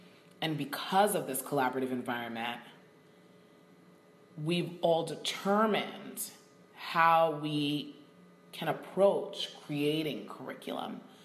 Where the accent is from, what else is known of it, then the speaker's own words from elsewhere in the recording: Brooklyn, New York, United States; My reality as a Haitian American, my reality as a woman, my reality of growing up in Brooklyn, New York, is crucial to my understanding of whatever is happening in the classroom.